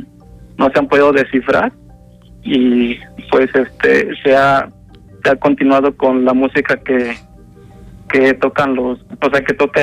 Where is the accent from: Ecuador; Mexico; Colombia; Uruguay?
Mexico; Coatetelco, Morelos; soy originario de Coatetelco y toda mi vida he visto la danza de los tecuanes